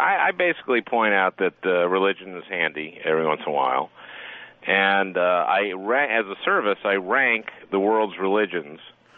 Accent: Minnesota, United States; I'm from Minnesota, and we are so proud.

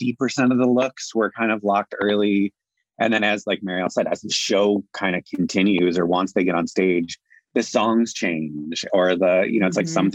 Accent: Ohio, United States; even like, you know, me growing up in Ohio, like I knew that … had somebody who like dressed her, you know, for something

